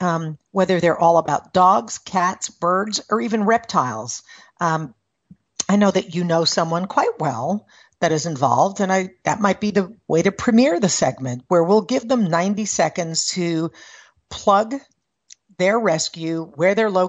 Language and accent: English; New York, United States; accent: New York; I haven't lived there in a long time. So while I still got this accent, I am not a New Yorker anymore.